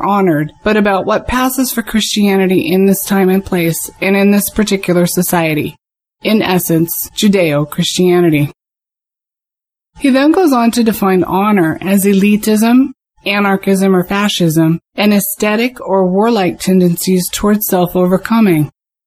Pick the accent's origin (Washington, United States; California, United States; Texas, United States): Washington, United States; Seattle; from Seattle.